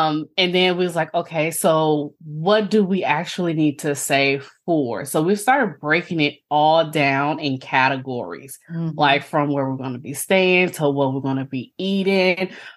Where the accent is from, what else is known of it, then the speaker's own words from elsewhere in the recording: Oakland, California, United States; But I grew up in Oakland, California. So like going to Disneyland and doing those things, that was kind of like, wasn't really heard of.